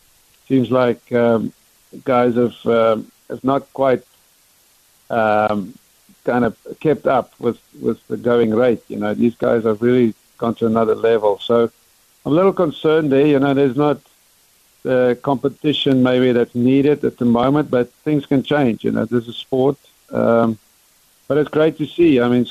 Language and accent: English; England, United Kingdom; now in United States; you know, with autism, you know, growing up in England and then moving over here